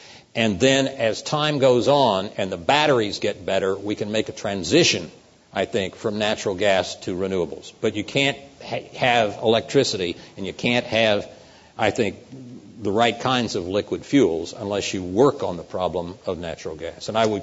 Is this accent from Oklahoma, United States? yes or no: yes; Oklahoma, United States; when I was growing up in Oklahoma